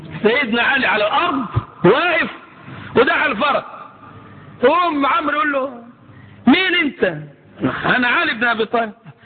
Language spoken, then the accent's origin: Arabic; Upper Egypt, Egypt; عارفين نفاخ النار بنقول عليه عندنا في الصعيد.